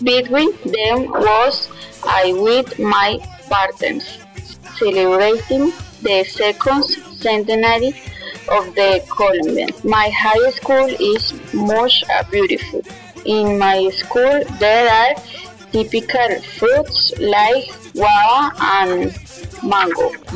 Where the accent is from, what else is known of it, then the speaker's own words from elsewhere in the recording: Puente Nacional, Santander, Colombia; English is a second language; also born or lived in Bogotá; I was born in Bogotá. I am from in Puente Nacional. I'm 15 years old.